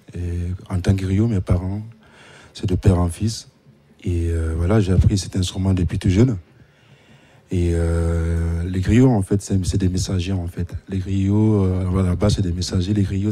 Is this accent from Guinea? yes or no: yes; Guinea; born there; Je suis né en Guinée qu'on a écrit, voilà. Mmh. Je viens d'une famille de griots